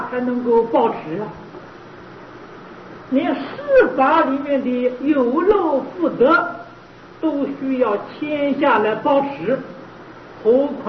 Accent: China; 我们中国人讲五常，仁义礼智信

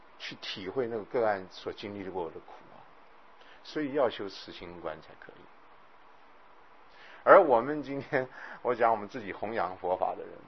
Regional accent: China; 其实心理智商这件事情呢，我们中国人有没有啊？有啊。

